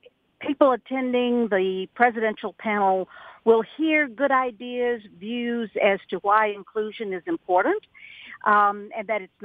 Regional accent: Earlington, Kentucky, United States; but I am from Western Kentucky. I was born in Hopkinsville. I grew up in Earlington, Kentucky, and so Western Kentucky is home for me

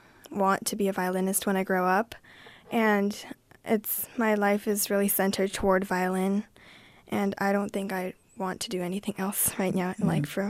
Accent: Mill Creek, Washington, United States; I come from Mill Creek, Seattle.

